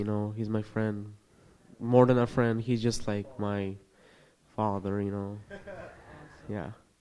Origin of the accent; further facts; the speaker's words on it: Salem, Oregon, United States; I'm from Salem, Kaiser, Oregon.